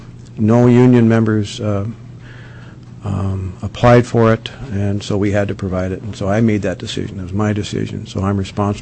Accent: Alaska, United States; I remember I'm from Prince of Wales Island, and I used to go from Hollis down to Seattle at that time.

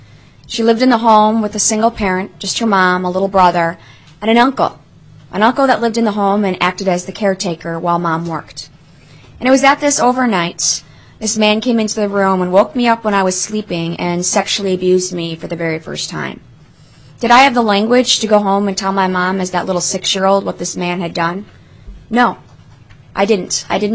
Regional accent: Chicago, Illinois, United States; As I said, I come from Chicago, Illinois, and I am taking this bill across the country because children are not just being abused in my home state of Illinois.

